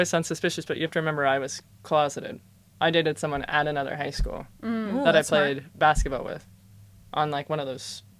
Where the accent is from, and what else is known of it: Ohio, United States; born or raised there